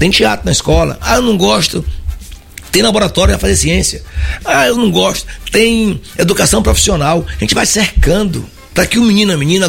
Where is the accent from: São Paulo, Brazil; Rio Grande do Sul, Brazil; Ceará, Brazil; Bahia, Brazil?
Bahia, Brazil; Aiquara; born there; Eu nasci em Aiquara, todo mundo sabe, no interior. Um lugarzinho pequeno, rapaz.